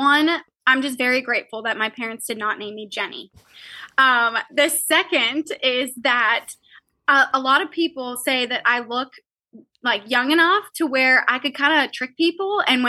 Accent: Wheeling, West Virginia, United States; now in Ohio, United States; Born and raised in Wheeling, West Virginia. I'm in the northern panhandle of West Virginia, which it's been awesome living here my whole life

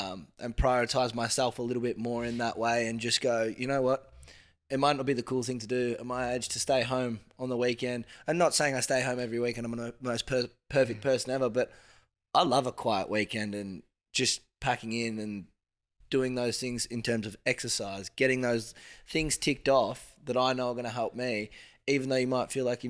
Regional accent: Melbourne, Victoria, Australia; I came from Melbourne, which is a very social place.

